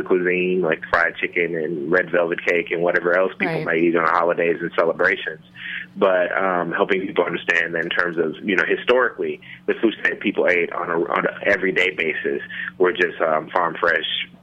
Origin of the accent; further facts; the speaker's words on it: Memphis, Tennessee, United States; I grew up in Memphis, Tennessee, and have, you know, my family historically has roots in rural Mississippi, where we actually own farms